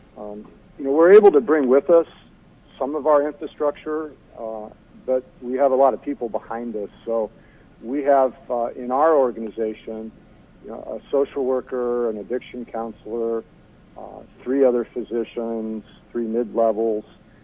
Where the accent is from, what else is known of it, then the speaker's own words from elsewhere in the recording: Gresham, Oregon, United States; Well, I was born and raised in Gresham, so I was there back when we used to have the horse track in Gresham and pick strawberries as a youth.